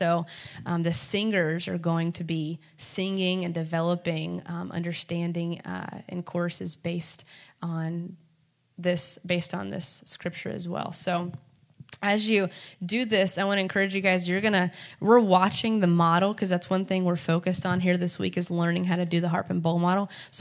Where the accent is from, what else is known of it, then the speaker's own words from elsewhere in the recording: Kansas City, Missouri, United States; I know, I'm from Kansas City, like the barbecue.